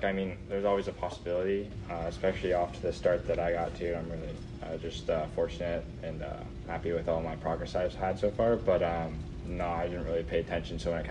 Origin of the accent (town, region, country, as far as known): Toronto, Ontario, Canada; born or raised there